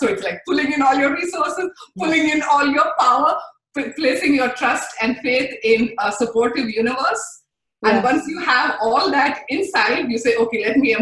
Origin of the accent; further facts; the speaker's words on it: India; Even though I'm an Indian, I'm not good with it.